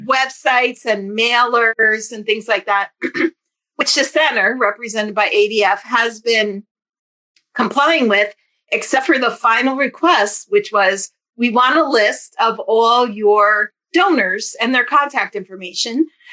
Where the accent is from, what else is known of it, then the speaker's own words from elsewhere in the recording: New Jersey, United States; And I am from New Jersey.